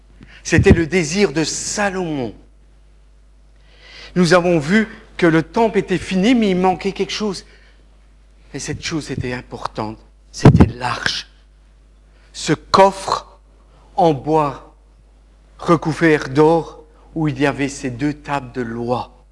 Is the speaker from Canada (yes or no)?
no; Italy; French is a second language; Je suis italien